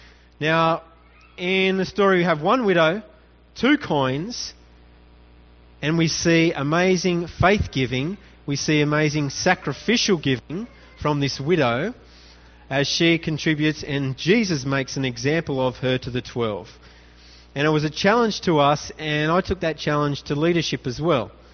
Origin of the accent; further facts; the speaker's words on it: Australia; one of the saddest days for me being an Australian was when we cut our foreign aid just to level our budget.